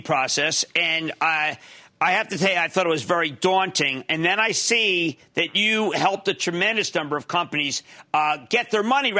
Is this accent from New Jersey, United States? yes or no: yes; New Jersey, United States; I need to go to Tom in my home state of New Jersey.